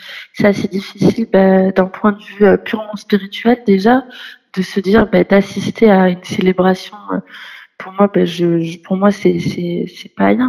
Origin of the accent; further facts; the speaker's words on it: Nantes, Pays de la Loire, France; j'ai 24 ans. Je suis originaire de la région de Nantes et je suis d'origine marocaine et je suis convertie au catholicisme depuis maintenant 5 ans.